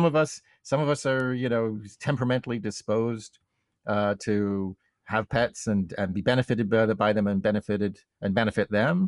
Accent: United Kingdom; I come from Britain

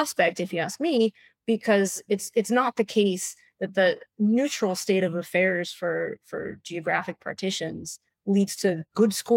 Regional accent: Massachusetts, United States; You grab a state, like, say, my home state of Massachusetts.

